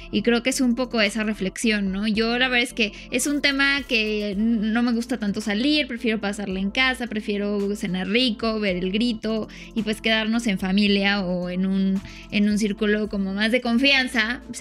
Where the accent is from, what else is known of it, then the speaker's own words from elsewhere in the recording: Mexico; somos mexicanos